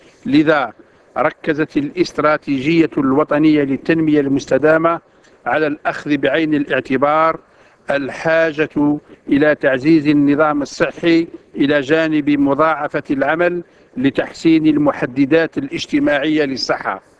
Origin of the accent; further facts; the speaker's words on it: Algeria; لأعرب باسم بلدي الجزائر عن امتناننا العميق